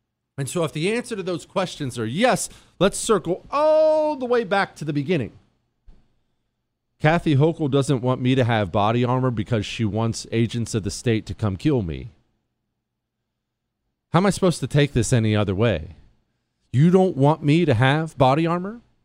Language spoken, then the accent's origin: English; Ohio, United States; I grew up in Ohio, and I drive through the Rust Belt and I still see plants.